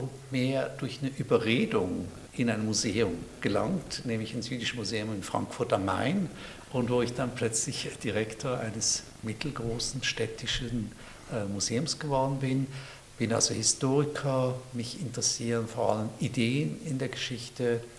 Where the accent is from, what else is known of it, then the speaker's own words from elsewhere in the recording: Zurich, Switzerland; moved away as an adult; also born or lived in United Kingdom / Israel; now in Berlin, Germany; Ich bin in Zürich geboren, aufgewachsen, das Gymnasium, und später habe ich erst mal 88 hier in Berlin, wo wir eben jetzt dieses Gespräch haben, gewohnt, war dann auch in Großbritannien